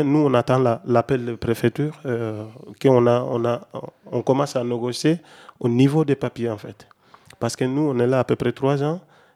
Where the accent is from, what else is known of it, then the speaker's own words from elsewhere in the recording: Mali; now in France; Pourquoi je suis malien, Mali, ça fait partie des pays qui sont colonisés par la France.